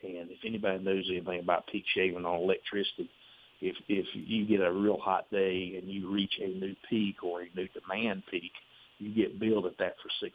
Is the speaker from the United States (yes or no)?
yes; Kings Mountain, North Carolina, United States; many times when I go throughout the state and I say that I'm from Kings Mountain, they'll say, "Oh, it really is beautiful up there."